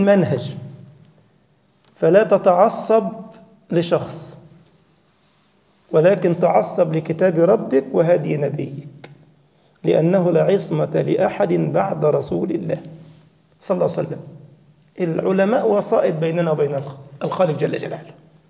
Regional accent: Egypt; رجل كان عندنا في مصر، وكانوا قديما نصبوه إمام الجرح والتعديل في مصر

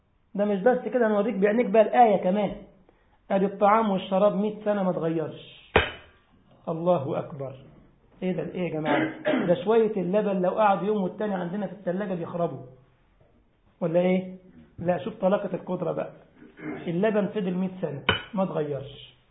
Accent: Egypt; طبعا بقول مصر عشان انا مصري مش عصبية

